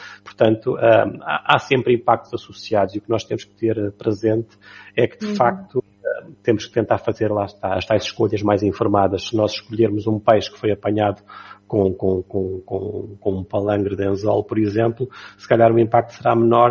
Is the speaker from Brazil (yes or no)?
no; Portugal; nós, enquanto portugueses, sabíamos muito bem a que era suposto saber uma dourada, um robalo.